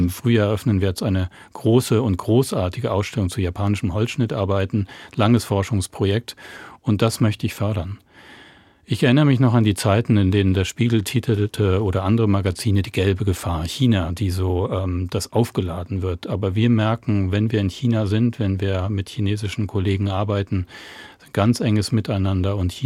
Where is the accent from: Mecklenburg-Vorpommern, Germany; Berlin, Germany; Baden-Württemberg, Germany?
Berlin, Germany; Groß Glienicke; Ich bin ja groß geworden in Großklinike, direkt an der Mauer